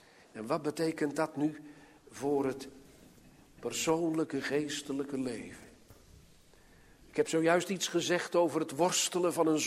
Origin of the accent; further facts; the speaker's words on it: Sliedrecht, South Holland, Netherlands; Vele, vele jaren geleden heb ik belijdenis gedaan in de kerk in Sliedrecht, waar ik opgegroeid ben.